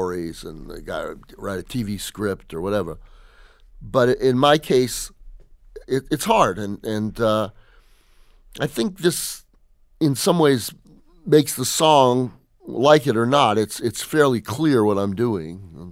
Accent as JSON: {"language": "English", "town": "Los Angeles", "region": "California", "country": "United States", "tie": "born there", "said": "Born right here, meaning Los Angeles in that case."}